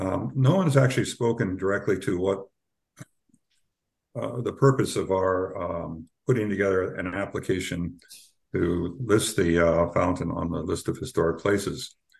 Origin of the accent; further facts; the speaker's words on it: Hawaii, United States; I grew up in Hawaii, and I must have been to the church 100 times. I was married there. I was baptized there.